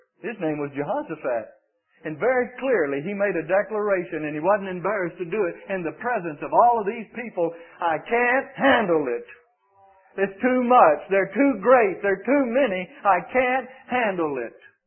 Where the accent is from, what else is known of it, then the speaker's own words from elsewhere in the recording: Mississippi, United States; Somebody says to me, where are you from? Mississippi. That's my roots. I mean, I run as a little boy, barefoot in cotton fields.